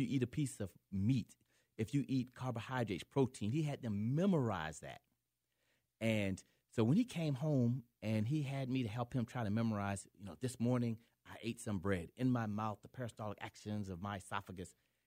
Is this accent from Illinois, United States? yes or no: no; Augusta, Georgia, United States; I'm originally from Augusta, Georgia.